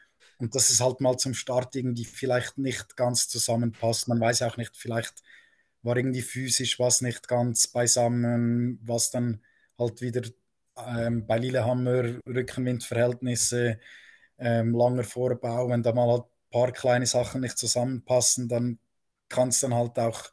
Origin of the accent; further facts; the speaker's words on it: Switzerland; aber insgesamt hätte man sich als Schweizer mehr erhofft, definitiv.